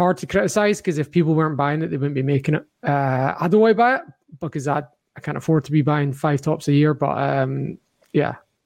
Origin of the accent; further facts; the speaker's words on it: Glasgow, Scotland, United Kingdom; also born or lived in East Kilbride; growing up in Glasgow and East Kilbride, one time I got punched in the face because I had a little bit of green and white showing underneath my jacket.